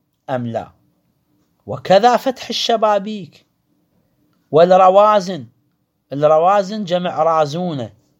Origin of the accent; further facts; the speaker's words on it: Karbala, Karbala Governorate, Iraq; عندنا في كربلاء باب السلام، باب الطاق